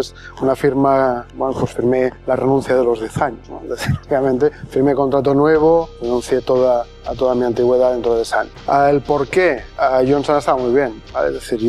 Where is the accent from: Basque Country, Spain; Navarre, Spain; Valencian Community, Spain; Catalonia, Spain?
Catalonia, Spain; Barcelona; de Barcelona.